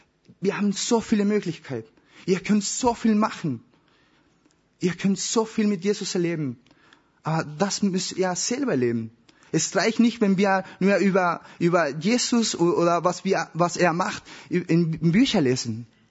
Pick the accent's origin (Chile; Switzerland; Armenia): Chile; German is a second language; now in Germany; Ich komme aus Chile. Wie alt? Ist ziemlich egal. Warum? Aha. Ich bin seit 4 Monaten in Deutschland, aber ich habe vor 2 Jahren ein ganzes Jahr in Deutschland gewohnt, deswegen kann ich ein bisschen Deutsch.